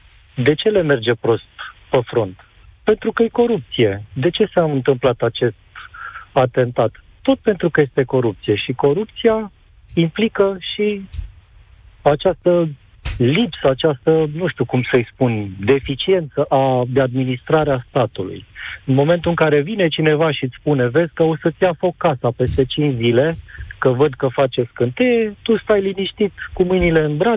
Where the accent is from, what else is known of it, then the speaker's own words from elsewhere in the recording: Romania; cu noi, cu românii